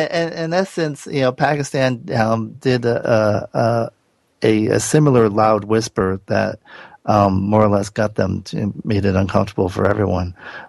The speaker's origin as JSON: {"language": "English", "town": "Providence", "region": "Rhode Island", "country": "United States", "tie": "born or raised there", "said": "where I grew up in Providence. There was has a strong mafia history"}